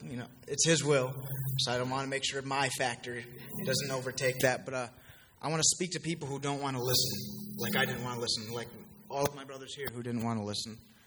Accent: United States; As I said, I am a Tioga County native. The basic story for, as you all know, growing up in Tioga County, had a great family, still have a great family.

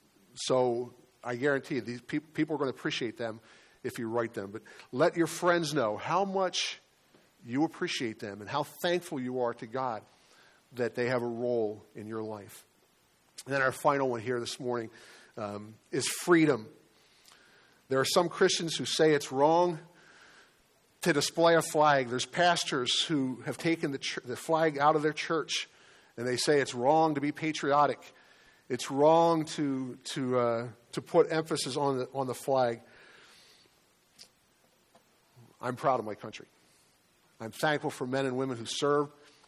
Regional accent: Midwest, United States; Because I was raised in the Midwest, suddenly everything patriotic in me rose to the surface.

